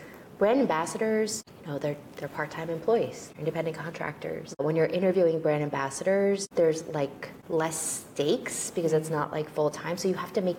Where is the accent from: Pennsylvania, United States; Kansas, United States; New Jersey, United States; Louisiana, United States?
New Jersey, United States; I grew up in Jersey. Run the streets with Smack.